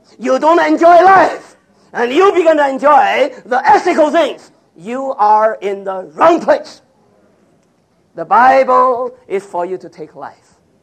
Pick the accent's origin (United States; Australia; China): China; English is a second language; I was raised up in China, and I know Confucius.